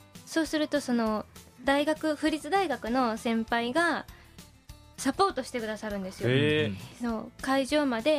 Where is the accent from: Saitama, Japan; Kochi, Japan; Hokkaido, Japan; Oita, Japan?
Kochi, Japan; 私は高知県出身で